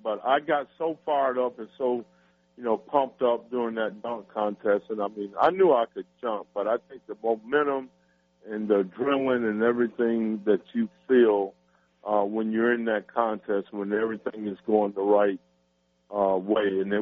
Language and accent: English; Georgia, United States; I grew up in Georgia, and I grew up idolizing Dominique Wilkins